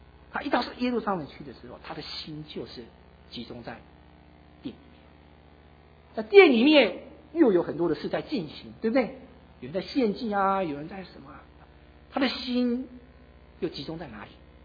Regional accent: Taiwan; 我们小时候在台湾的时候，我们常常听到这句话，很小的时候

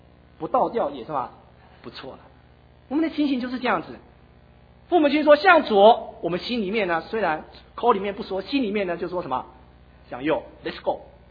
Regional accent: Taiwan; 我们小时候在台湾的时候，我们常常听到这句话，很小的时候

